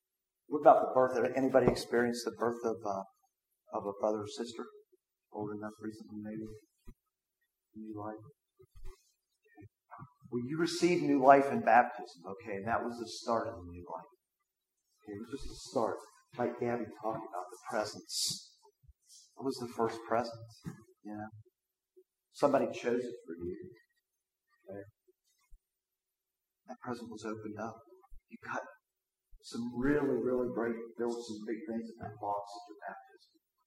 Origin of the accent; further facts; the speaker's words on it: Morgantown, West Virginia, United States; as Bob said, I'm from Morgantown, have a business.